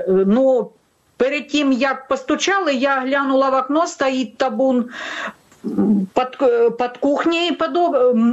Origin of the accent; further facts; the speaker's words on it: Krasnodar Krai, Russia; now in Luhansk Oblast, Ukraine; як я по народженню росіянка, я сама з Кубані. Я з 83-го року проживаю в Україні, в Луганській області.